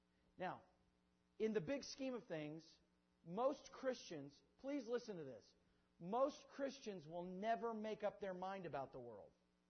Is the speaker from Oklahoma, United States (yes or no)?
no; Kansas, United States; Now, I'm a KU fan, all right, because I'm from Kansas.